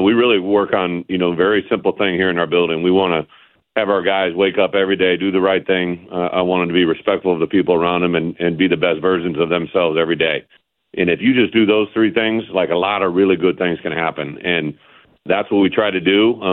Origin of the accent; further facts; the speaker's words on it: Illinois, United States; I'm an Illinois kid. I grew up in Illinois, played high school football in Illinois. I was an Illinois fan growing up